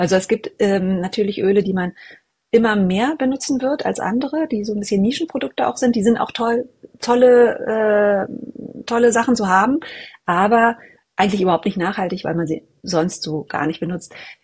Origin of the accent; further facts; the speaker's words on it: Berlin, Germany; es erinnert mich wahnsinnig an meine Heimat hier in Berlin.